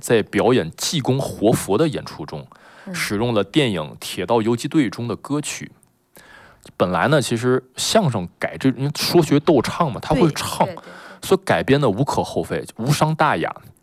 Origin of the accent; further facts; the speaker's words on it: Tianjin, China; 我作为一个天津人，对不对？